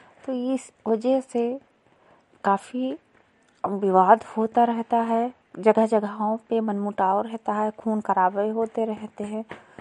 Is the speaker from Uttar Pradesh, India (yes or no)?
yes; Lakharampur, Uttar Pradesh, India; मैं विकास खंड विशेषरगंज से हूँ, जिला बहराइच से, ग्राम पंचायत लखारामपुर से, गांव लखारामपुर से।